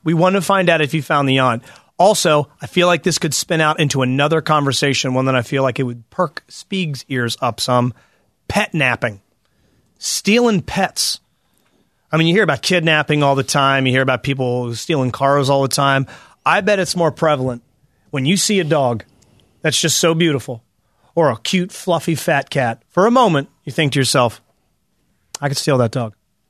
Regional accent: Waldorf, Maryland, United States; We weren't allowed to leave the Carrington neighborhood. That's where I grew up in Waldorf. Carrington.

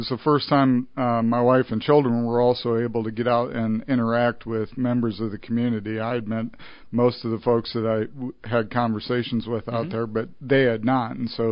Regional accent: Nebraska, United States; Well, I'm originally from Nebraska, central Nebraska, 30 miles east of Grand Island. I'm from a small town.

